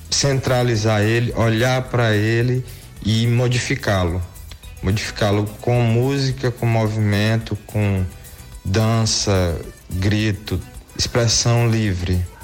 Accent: Maranhão, Brazil; Eu vim do interior do Maranhão

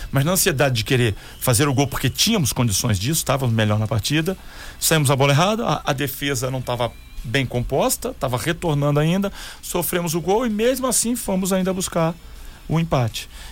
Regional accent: Rio de Janeiro, Brazil; eu voltei pro Rio de Janeiro, que eu sou natural do Rio de Janeiro.

